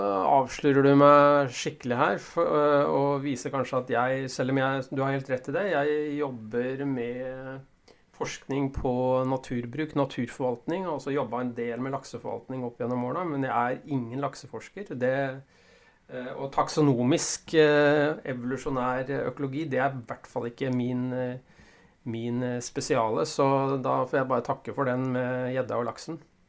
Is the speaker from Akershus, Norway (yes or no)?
yes; Ski, Akershus, Norway; Ja, jeg kom jo fra Oslo-området, fra Ski, nærmere bestemt, og der det jo ikke så mye laks.